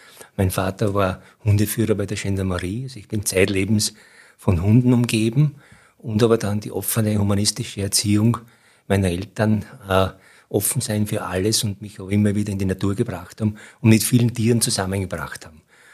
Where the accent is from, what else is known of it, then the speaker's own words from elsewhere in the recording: Lower Austria, Austria; ich komme vom Land. Ich bin dort 1 Kilometer entfernt, wo ich jetzt wohne, mit meiner Frau aufgewachsen. Bin jetzt aus Niederösterreich und wir wohnen auch dort.